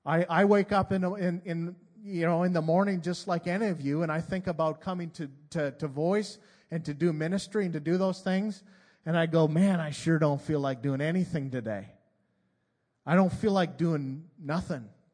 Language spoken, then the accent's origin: English; Canada; moved away as an adult; I grew up in Canada, and so I don't know anybody around here how they grew up.